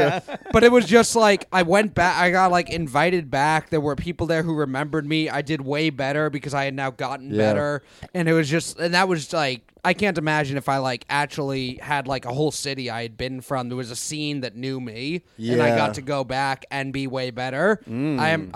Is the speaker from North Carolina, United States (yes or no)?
no; New York, United States; I grew up in New York, so I started here.